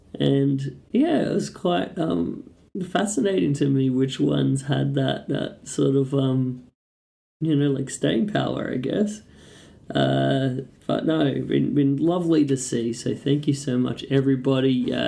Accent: Brisbane, Queensland, Australia; now in Sunshine Coast, Australia; I do still classify Brisbane as my hometown, even though I live up here in the hills of the Sunshine Coast these days.

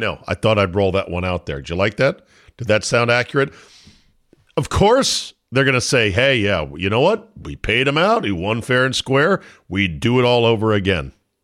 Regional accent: Philadelphia, Pennsylvania, United States; You know, hey, I'm from the Philly area. They're in the World Series. I should go.

